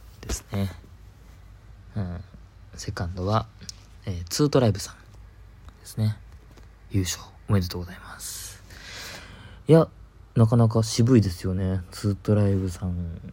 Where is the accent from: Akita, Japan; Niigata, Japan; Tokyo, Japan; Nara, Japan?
Tokyo, Japan; Adachi; 足立区の花火大会、秋島の花火大会ですね、うちの地元の方のとか